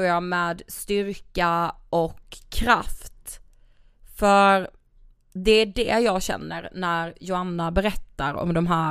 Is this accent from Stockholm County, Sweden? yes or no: no; Karlshamn, Blekinge, Sweden; vi är ju från Karlshamn, Blekinge.